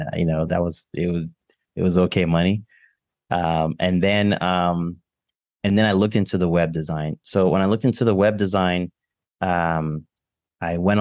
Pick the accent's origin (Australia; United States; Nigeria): Nigeria; I'm Nigerian. I can cook Nigerian food